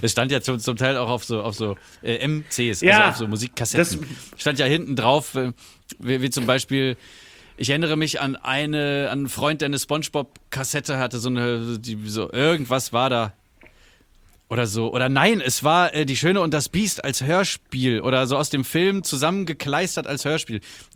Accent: Salzgitter, Lower Saxony, Germany; also born or lived in Bad Homburg / Bremen; Jochen Malmsheimer hat mal gesagt, das Bochum Niedersachsens. Ich komme aus Salzgitter.

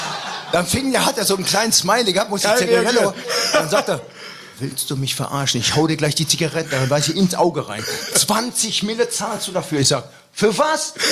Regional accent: North Rhine-Westphalia, Germany; Ich bin Ruhrpottler durch und durch, und ja, ich vermisse diese Sprache, ich vermisse diese Menschen, diese offene Ehrlichkeit.

